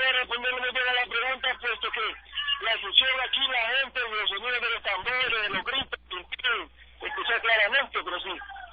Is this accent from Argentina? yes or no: no; Honduras; Y nosotros, como pueblo hondureño, decidimos como mayoría cuál es el futuro de nuestro país y de nuestros hijos